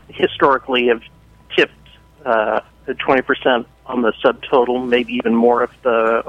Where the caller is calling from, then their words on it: Chicago, Illinois, United States; I'm calling from Chicago.